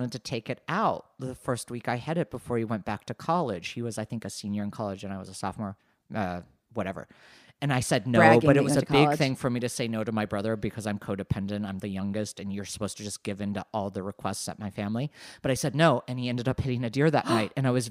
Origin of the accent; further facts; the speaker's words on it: Wheeling, West Virginia, United States; And I'm from Wheeling, West Virginia. So I get it.